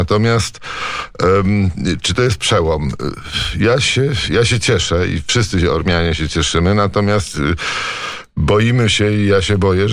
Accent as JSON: {"language": "Polish", "town": "Warsaw", "region": "Masovian Voivodeship", "country": "Poland", "tie": "born or raised there", "said": "jako że się wychowałem tutaj w Warszawie."}